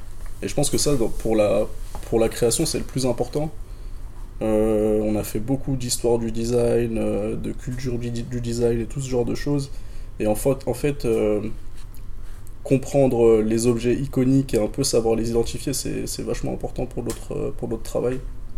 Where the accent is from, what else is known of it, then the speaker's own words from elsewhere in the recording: La Courneuve, Île-de-France, France; je suis originaire de La Courneuve. J'ai passé toute mon enfance à La Courneuve.